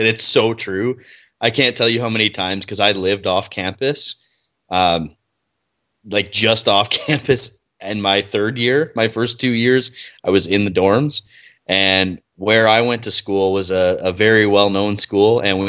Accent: Buffalo, New York, United States; now in Canada; I'm from Buffalo. So the closest teams for me, obviously I grew up a Sabres fan.

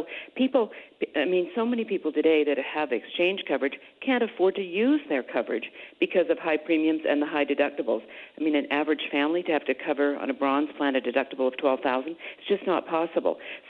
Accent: Canada; I come from Canada

